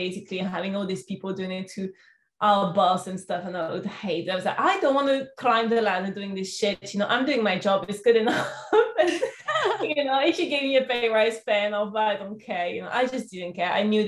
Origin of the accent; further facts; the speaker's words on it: Lyon, Auvergne-Rhône-Alpes, France; English is a second language; because I was from Lyon, I was in internship in Paris.